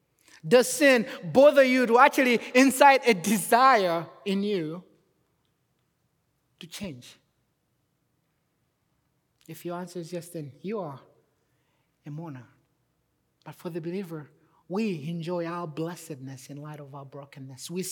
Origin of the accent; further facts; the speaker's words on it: Malawi; I'm originally from Africa, for those who do not know, Malawi specifically.